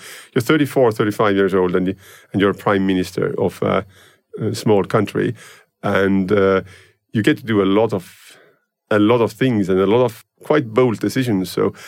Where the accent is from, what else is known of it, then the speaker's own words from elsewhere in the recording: Estonia; I'm from Estonia.